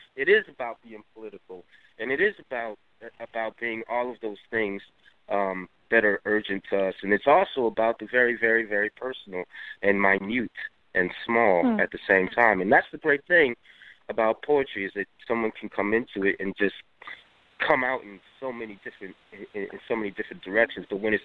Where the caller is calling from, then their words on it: United States; I'm calling from the United States